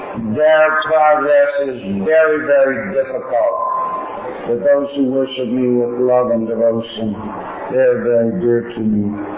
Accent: Western Canada, Canada; I remember thinking it was my hometown. I was the only one there. I was the first one in Western Canada to join.

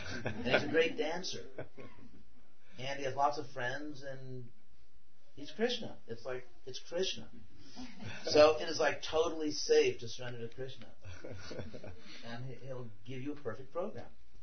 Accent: California, United States; No, I'm from California

